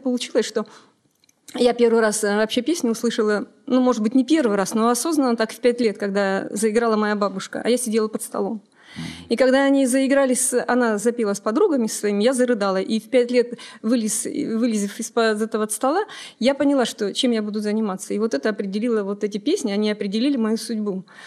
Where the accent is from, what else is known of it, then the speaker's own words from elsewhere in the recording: Ural, Russia; А мои предки, я с Урала. Мой дед, да, уральский казак.